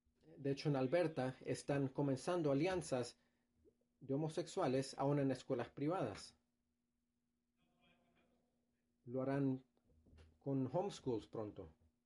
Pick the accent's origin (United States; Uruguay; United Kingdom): United Kingdom; now in Toronto, Canada; bueno, yo soy británico, pero también soy canadiense, he vivido aquí 11 años